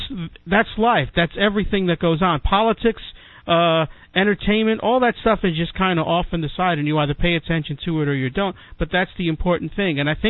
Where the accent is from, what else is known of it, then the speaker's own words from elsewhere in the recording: Northeast, United States; now in Atlanta, United States; Yeah, well, you know, you and I, we got the accent. You know what I'm saying?